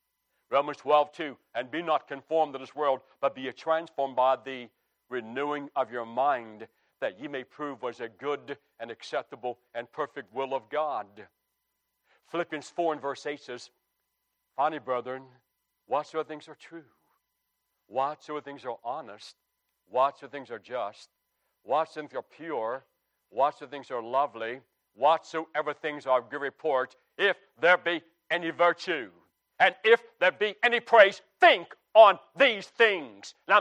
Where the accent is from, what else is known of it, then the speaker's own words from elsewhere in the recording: West Virginia, United States; now in South Carolina, United States; Well, I'm from West Virginia, and I love the state of West Virginia. I now live in South Carolina, and I love the state of South Carolina.